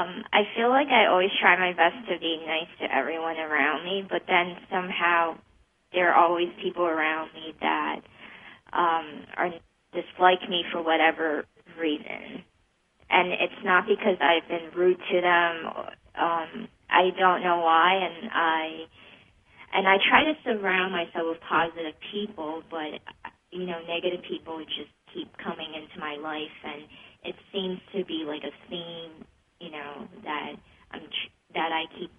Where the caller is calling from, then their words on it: Brooklyn, New York, United States; I'm calling from Brooklyn, New York.